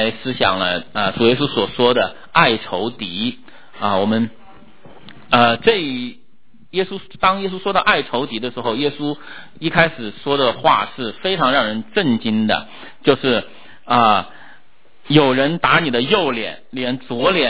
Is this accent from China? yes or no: yes; China; 我们中国人都知道以前那个非常著名的这个报仇的故事成为我们的英雄